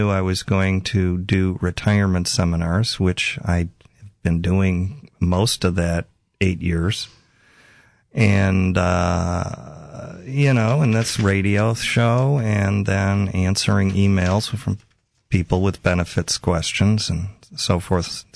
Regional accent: Chicago, Illinois, United States; In my hometown, Chicago, on every corner there was a local pub

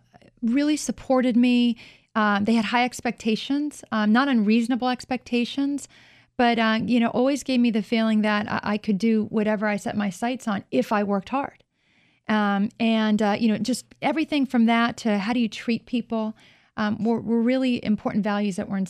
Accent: Fairfax, Virginia, United States; I grew up in Fairfax, Virginia.

